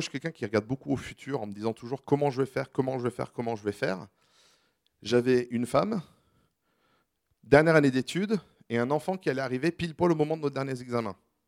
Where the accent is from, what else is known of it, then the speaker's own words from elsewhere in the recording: France; Donc moi, j'avais grandi en France, je suis anglais d'origine